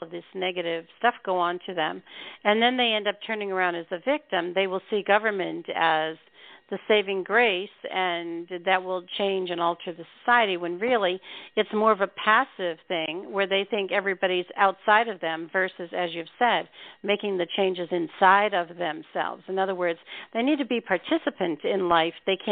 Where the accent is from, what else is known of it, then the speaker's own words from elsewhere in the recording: Northeast, United States; they grew up, we grew up in the Northeast, and that's where we lived at the time with the kids